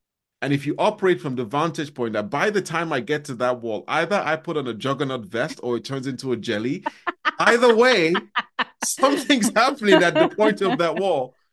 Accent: Nigeria; I'm Nigerian, right? I'm Nigerian Hungarian.

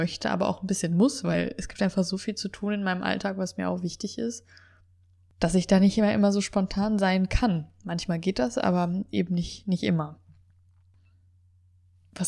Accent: North Rhine-Westphalia, Germany; Weil ich bin schon öfter umgezogen und die meisten wohnen eigentlich noch in Westdeutschland, in der Kölner Region, auch da, wo ich aufgewachsen bin oder eben auch, wo ich studiert und am Anfang gearbeitet habe. Und jetzt hier in Bayern

